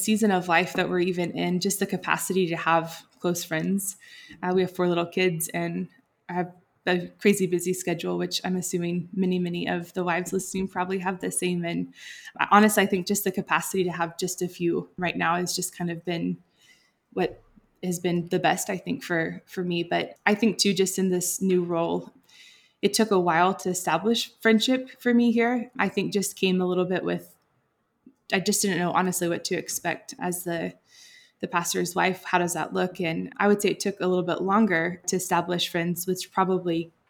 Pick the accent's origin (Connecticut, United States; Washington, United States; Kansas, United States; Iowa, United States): Kansas, United States; I'm originally from Kansas.